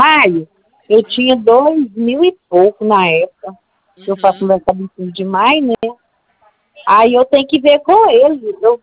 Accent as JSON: {"language": "Portuguese", "town": "Goiânia", "region": "Goiás", "country": "Brazil", "said": "Sou de Goiânia."}